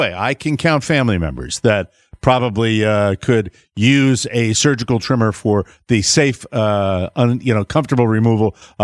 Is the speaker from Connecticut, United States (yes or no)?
yes; Glastonbury, Connecticut, United States; No, he's lying. It's my hometown.